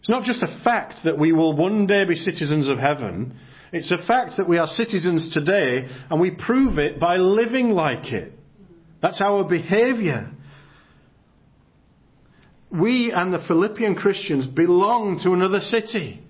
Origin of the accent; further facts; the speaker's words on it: England, United Kingdom; now in United States; I'm from England, and others of you are from different places.